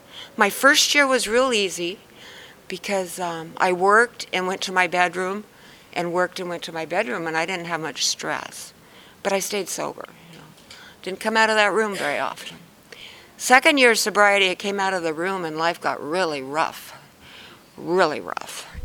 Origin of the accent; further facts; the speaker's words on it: Tustin, California, United States; from Tustin. Moved up here about 3 years ago